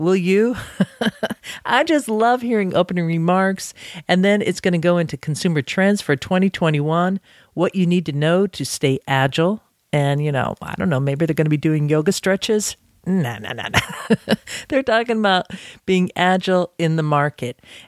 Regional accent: Massachusetts, United States; He's based in Massachusetts, my home state, and makes some outstanding ciders that never disappoint.

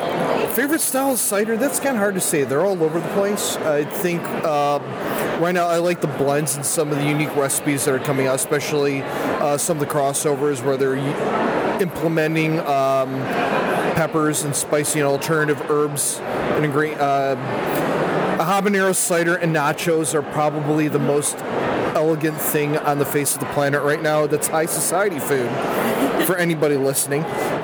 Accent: Chicago, Illinois, United States; I'm from Chicago, Illinois.

